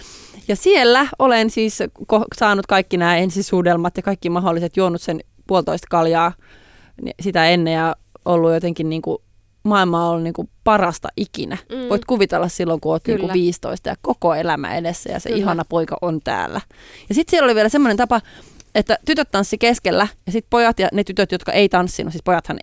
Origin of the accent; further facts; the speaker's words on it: Nurmes, North Karelia, Finland; moved away as an adult; now in Helsinki, Finland; kun muutin Nurmeksesta Helsinkiin, mun sisko oli asunut muutaman vuoden Helsingissä, ja muutin hänen kanssaan